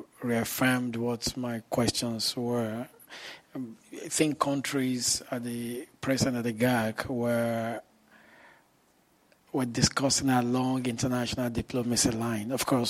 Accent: Nigeria; I'm from Nigeria, a fellow.

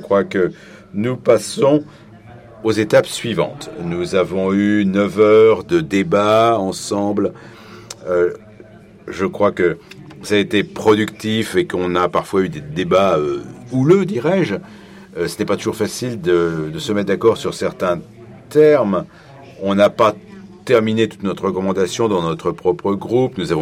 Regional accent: South Korea; French is a second language; je suis du Corée du Sud

